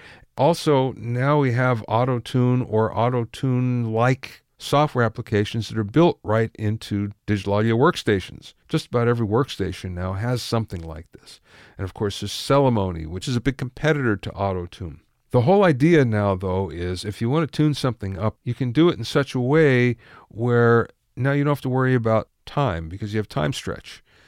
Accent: Pottsville, Pennsylvania, United States; I'm from Pottsville.

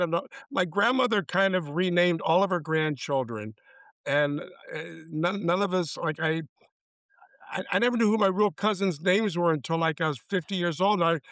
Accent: Miami, Florida, United States; I'm in Miami. I live 10 miles from where I was born and where I grew up.

